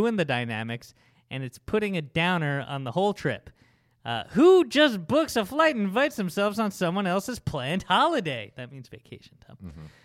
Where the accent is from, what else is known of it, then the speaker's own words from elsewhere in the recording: Scotland, United Kingdom; now in United States; They've been wanting to travel to Thailand for a few years and currently live in my hometown in Scotland.